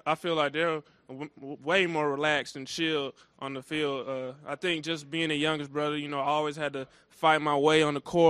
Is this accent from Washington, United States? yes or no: yes; Tacoma, Washington, United States; Well, I grew up in Tacoma, Washington, on the north end of the city.